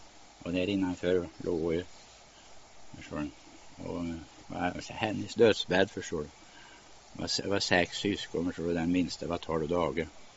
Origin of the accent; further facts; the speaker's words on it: Vårdnäs, Östergötland, Sweden; born there; Jag är född i Vårdnäs i Kustbyholm.